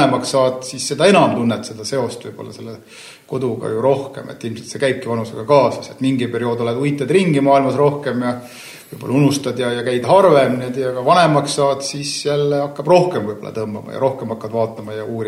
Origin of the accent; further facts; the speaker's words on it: Saare County, Estonia; Ma olen ikka põline saarlane, igate pidi need isa või oma poolt.